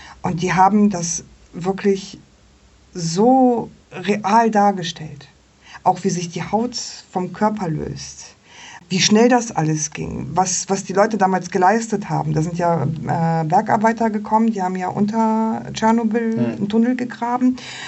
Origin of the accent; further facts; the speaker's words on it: Poland; Also ich komme ja aus Polen